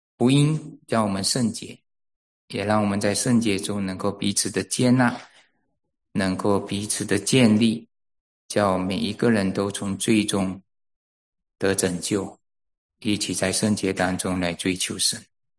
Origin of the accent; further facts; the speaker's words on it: East Malaysia, Malaysia; 我以前在马来西亚的时候，我们还有分在东马啊。是一个岛，还有西马。我们基督徒从东马过来之后，跑到西马那里，我们不习惯